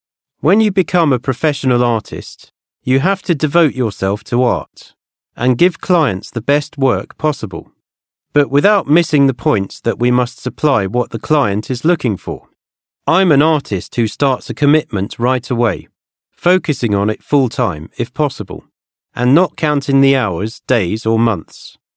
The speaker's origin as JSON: {"language": "English", "town": "Birmingham", "region": "West Midlands", "country": "United Kingdom", "tie": "born or raised there", "said": "Well, I grew up in Birmingham, in the UK"}